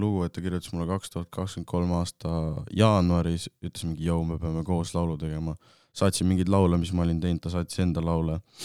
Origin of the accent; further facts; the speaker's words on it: Saue, Harju County, Estonia; seda kuulesid ainult nagu Saue rahvas, mu kodulinna rahvas